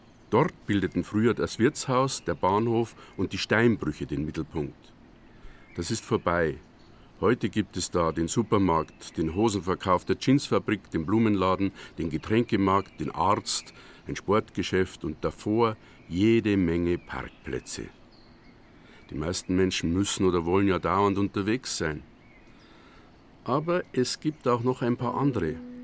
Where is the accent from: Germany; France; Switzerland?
Germany; Bavaria; 30 Kilometer nach Cham, 30 nach Regensburg, 30 nach Schwandorf.